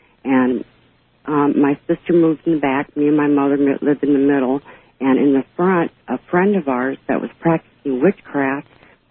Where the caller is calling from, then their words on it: Bloomington, Indiana, United States; Okay, this is … I'm calling from Bloomington, Indiana.